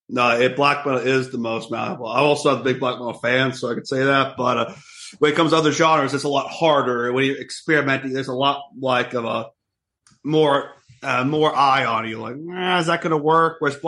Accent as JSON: {"language": "English", "region": "Mississippi", "country": "United States", "said": "I'm from Mississippi and I grew up fucking up here."}